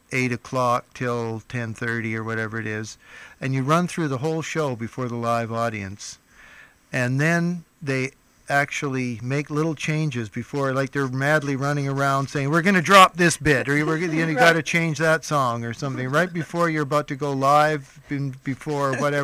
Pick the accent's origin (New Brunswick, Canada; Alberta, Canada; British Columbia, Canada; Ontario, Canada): Ontario, Canada; Toronto; also born or lived in Kansas, United States; I was born in Kansas, but I moved up to Toronto.